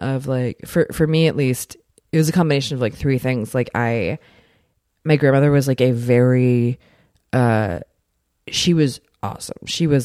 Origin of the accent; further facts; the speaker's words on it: Maryland, United States; Like I'm from Maryland, move please.